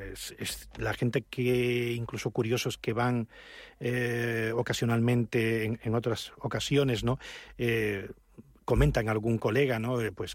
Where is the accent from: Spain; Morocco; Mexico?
Spain; Y yo, bueno, como español he sido el único presidente de 2016 al 2018.